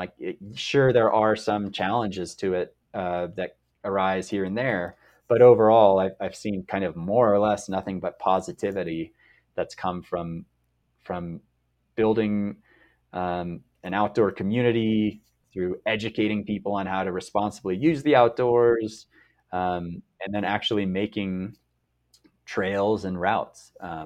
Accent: Mill Valley, California, United States; I felt really lucky to grow up in Mill Valley.

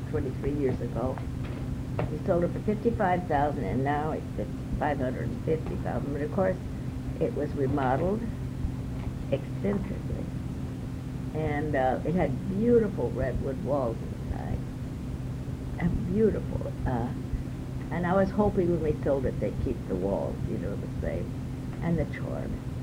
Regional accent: Stockton, California, United States; born there; No, I was born in Stockton, actually.

